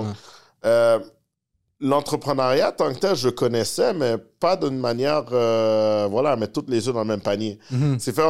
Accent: Laval, Quebec, Canada; J'ai grandi à Laval. Dans le 4-5-0, mes parents sont arrivés là en 89.

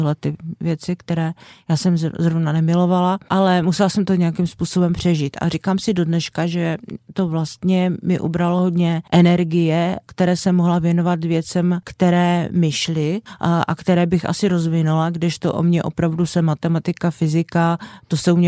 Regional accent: Valašské Meziříčí, Zlín Region, Czechia; also born or lived in Hranice; já celý život žiju ve Valašském Meziříčí, ale v tom roce, kdy já jsem se narodila, ještě nebyla ve Valašském Meziříčí porodnice

